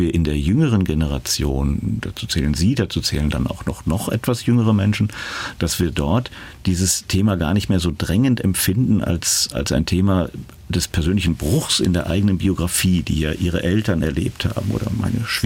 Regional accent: West Germany, Germany; born there; dann ist das zwar für mich als gebürtigen Westdeutschen ungewöhnlich

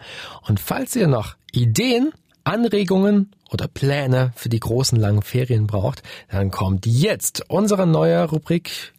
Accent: Thuringia, Germany; Unser heutiger Tipp bringt uns nach Thüringen in mein Heimatbundesland.

